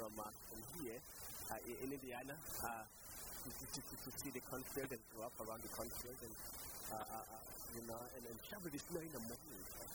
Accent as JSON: {"language": "English", "town": "Durban", "region": "KwaZulu-Natal", "country": "South Africa", "said": "I'm not a Jamaican. I'm a South African. Even if I say that I'm a South African, and people like, where in South Africa? And I'll be like, yeah, in South Africa. Like, right in Durban."}